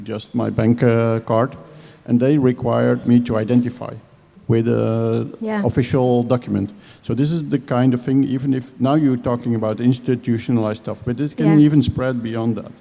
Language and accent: English; Netherlands; now in Spain; I've lived in Spain for 6 years, and there I came from Holland.